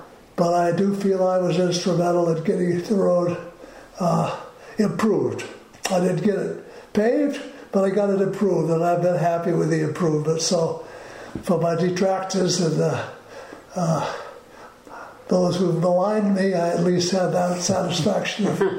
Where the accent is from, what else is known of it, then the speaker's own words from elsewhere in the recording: Maine, United States; No, I grew up in Maine.